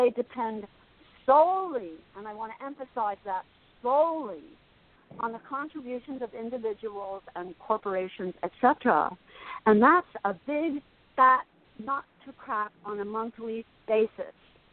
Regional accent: Asbury Park, New Jersey, United States; I grew up in Asbury Park, and I went to Asbury Park, you know, Holy Spirit Grammar School, and then I went to Asbury Park High School as a sophomore.

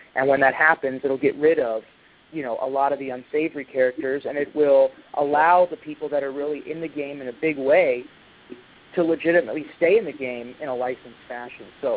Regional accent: Scottsdale, Arizona, United States; born there; moved away; I was born there. I was born in Scottsdale, but I can't say I've lived there for a very long time.

